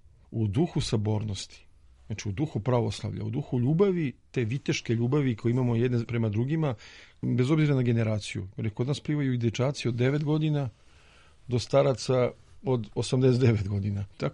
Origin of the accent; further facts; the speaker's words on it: Belgrade, Serbia; pošto ja sam ipak Beograđanin